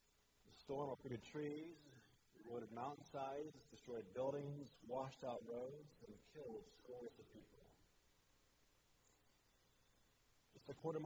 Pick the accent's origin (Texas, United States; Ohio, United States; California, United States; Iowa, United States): California, United States; San Francisco; born there; I was born in San Francisco. We didn't have hurricanes.